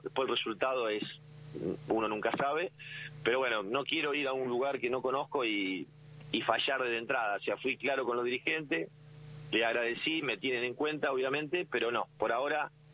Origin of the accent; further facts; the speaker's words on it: Médanos, Buenos Aires, Argentina; moved away as an adult; now in Bahía Blanca, Argentina; Sí, yo soy medanense, me vine a Bahía Blanca a estudiar la carrera de profesorado de educación física